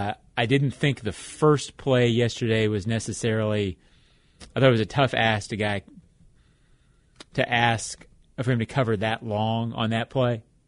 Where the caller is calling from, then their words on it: Arlington, Virginia, United States; from Arlington, Mike.